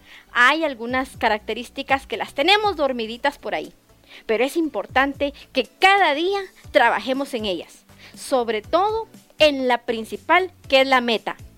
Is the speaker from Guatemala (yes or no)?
yes; Guatemala; Es momento de mejorar como guatemalteco.